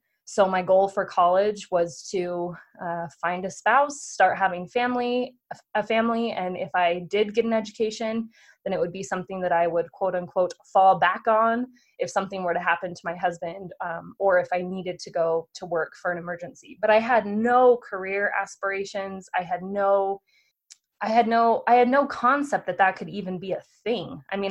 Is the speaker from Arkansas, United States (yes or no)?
no; Provo, Utah, United States; I was born and raised in Provo, Utah. This was 1988. So that meant that in the 80s in Utah, specifically Provo, there were a lot of large families. Everyone around me pretty much had 4 or 10 brothers and sisters. So there were a lot of kids. My entire community was LDS.